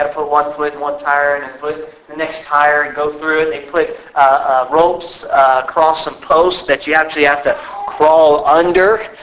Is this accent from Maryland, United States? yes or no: yes; Maryland, United States; I'm not from the South, all right? We're from Maryland.